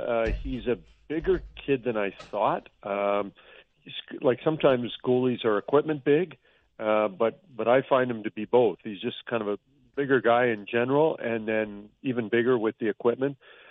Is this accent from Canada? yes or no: yes; Edmonton, Alberta, Canada; As a guy who was born and raised in Edmonton, worked elsewhere and came home to Edmonton